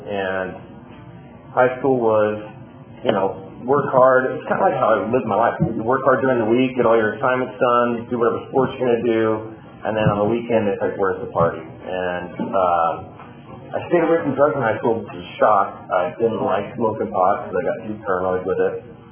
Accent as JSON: {"language": "English", "region": "Oregon", "country": "United States", "tie": "born or raised there", "said": "So I'm 53 years old. I started drinking like all of us. I was born and raised here in Oregon."}